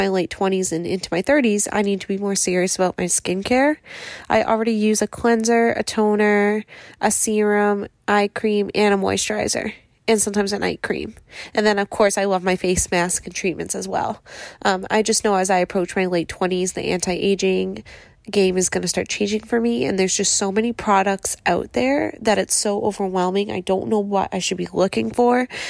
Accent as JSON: {"language": "English", "town": "Boston", "region": "Massachusetts", "country": "United States", "said": "I am from Boston, and I have been a faithful listener of your podcast for a long time."}